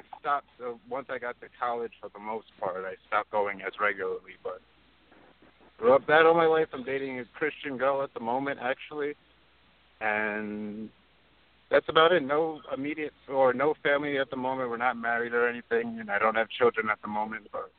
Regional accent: Long Island, New York, United States; also born or lived in Georgia; I live on Long Island, from Long Island, New York. Lived here virtually all my life. I was born in Georgia, but virtually lived in New York my whole life.

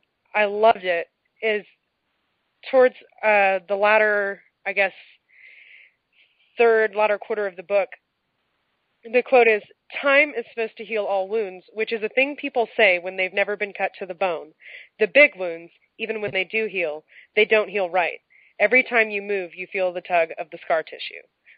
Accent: California, United States; it was a huge event in my life, and I grew up in California.

